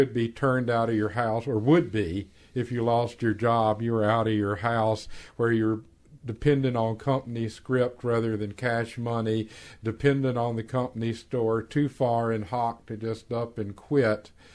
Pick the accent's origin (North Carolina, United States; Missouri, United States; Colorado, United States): North Carolina, United States; Yes, I'm from North Carolina, and so I see the issues with coal through a couple of lenses that fit my background. One, I grew up with the tobacco industry.